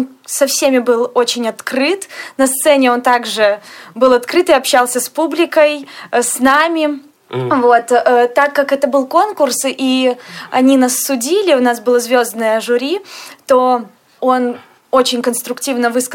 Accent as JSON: {"language": "Russian", "town": "Grodno", "region": "Grodno Region", "country": "Belarus", "tie": "born or raised there", "said": "Также удалось пройти конкурс в моем родном городе, Гродно."}